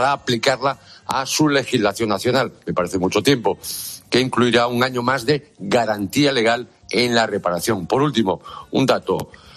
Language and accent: Spanish; Galicia, Spain; esta vez en mi tierra natal, en Galicia